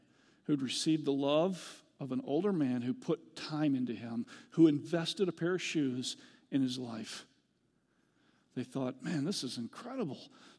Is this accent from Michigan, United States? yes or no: yes; Bath, Michigan, United States; I grew up in Bath, Michigan, okay? I grew up in a podunk kind of a place, so I understand that idea.